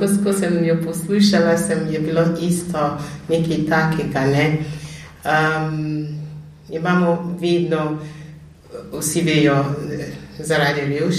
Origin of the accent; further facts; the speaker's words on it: Lagos, Nigeria; Slovenian is a second language; sem iz Nigerije doma, iz Lagosa.